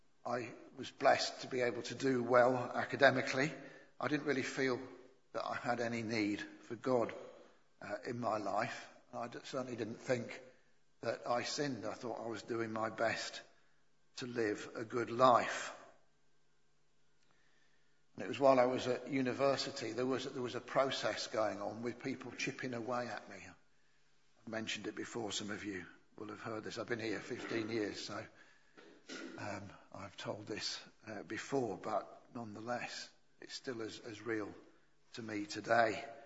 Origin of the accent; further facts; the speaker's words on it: Yorkshire and the Humber, United Kingdom; Being a Yorkshireman, that appealed to me.